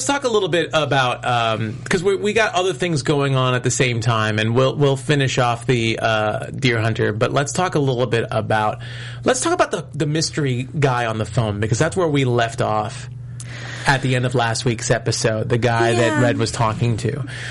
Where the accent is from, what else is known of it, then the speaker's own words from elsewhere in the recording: New York, United States; I am a New Yorker.